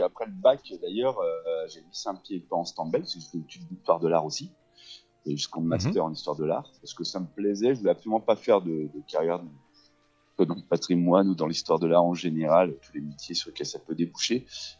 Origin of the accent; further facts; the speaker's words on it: La Roche-sur-Yon, Pays de la Loire, France; Alors ben, je suis né à La Roche-sur-Yon. Un enfant du pays, vraiment. Donc voilà, je suis né ici, j'ai grandi ici jusqu'à mon bac